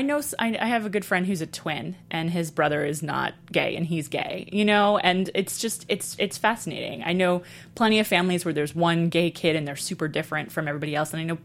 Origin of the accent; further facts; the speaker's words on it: New York City, New York, United States; And I was really horrified that I grew up in New York City in the 80s and had very little idea that this was happening.